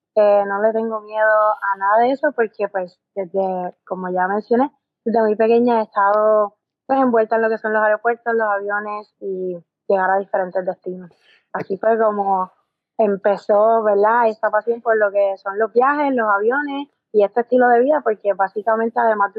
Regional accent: Ciales, Puerto Rico; Pues yo soy del pueblo de Ciales, nací y criada allí. a mucho orgullo.

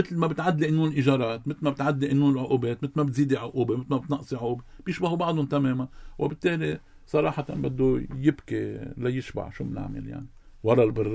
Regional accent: Lebanon; هل إحنا كلبنانيين شو مصلحتنا؟

